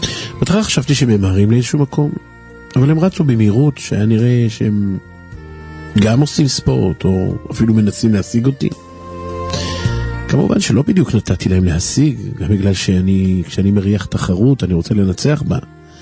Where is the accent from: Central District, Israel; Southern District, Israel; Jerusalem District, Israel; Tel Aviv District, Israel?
Tel Aviv District, Israel; Bat Yam; now in Bnei Brak, Israel; במקור אני מבת ים, חזרתי בתשובה לפני 15 שנים.